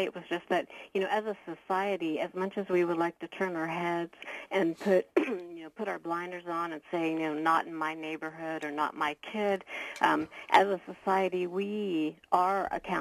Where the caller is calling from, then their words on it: Santa Rosa, California, United States; I'm calling from Santa Rosa